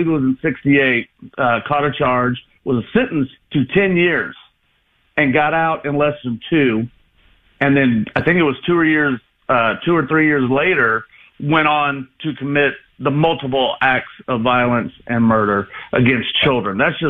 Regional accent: Georgia, United States; now in Illinois, United States; I'm calling from Illinois. I'm originally from Georgia.

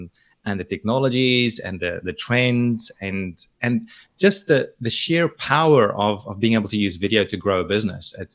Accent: Free State, South Africa; moved away; also born or lived in New Zealand; And where I grew up in the Free State in South Africa, it was nice and warm too.

